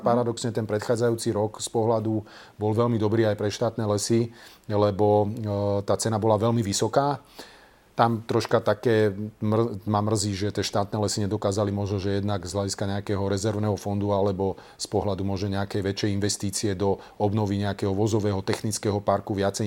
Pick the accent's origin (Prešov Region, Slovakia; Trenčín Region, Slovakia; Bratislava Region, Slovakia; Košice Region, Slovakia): Trenčín Region, Slovakia; Čiže ja pochádzam z Hornej Nitry